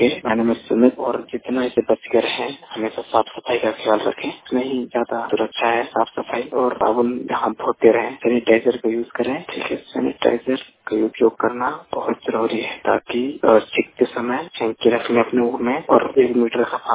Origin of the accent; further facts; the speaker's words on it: Ranchi, Jharkhand, India; मैं रांची झारखंड का रहने वाला हूँ और मैं 11th क्लास का स्टूडेंट हूँ।